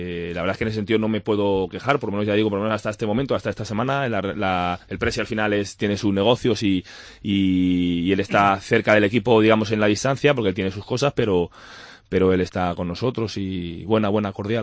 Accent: Madrid, Community of Madrid, Spain; also born or lived in Béjar; Soy madrileño casi porque llevo casi toda mi vida, pero bejarano de nacimiento.

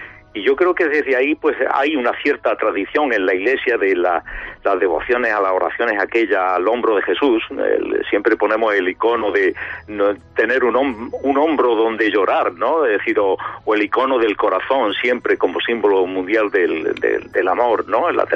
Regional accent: Tetouan, Tétouan-Tangier-Al Hoceima, Morocco; yo es que como de pequeño lo viví también en Marruecos, es decir, en la ciudad europea, en Tetuán.

